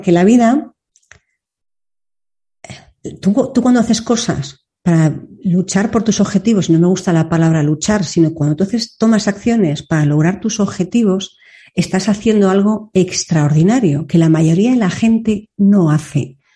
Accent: Madrid, Community of Madrid, Spain; volviendo a Madrid, que ya sabéis que soy madrileña

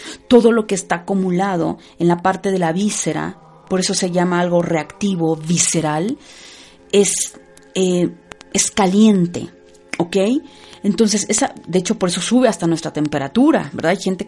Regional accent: Mexico; Como buena mexicana decimos ya me encabroné.

